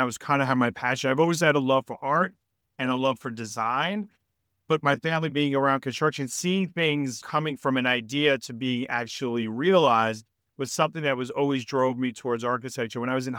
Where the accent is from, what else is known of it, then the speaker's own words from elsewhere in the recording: Brooklyn, New York, United States; also born or lived in Italy; I am an immigrant. I was born in Italy. But I was raised in Brooklyn, so in a lot of ways, I'm very much a native New Yorker